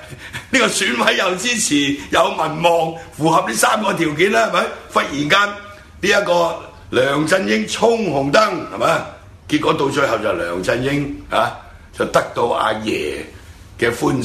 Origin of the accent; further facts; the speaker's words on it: Hong Kong; 就係我哋香港人係好可憐嘅，